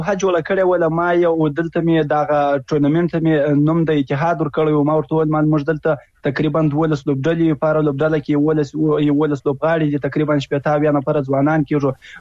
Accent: Afghanistan; زه د یو افغان په حیث

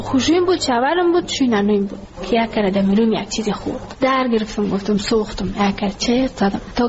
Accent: Ghazni, Afghanistan; now in Kabul, Afghanistan; ما کابل آمده از غزنی هستیم

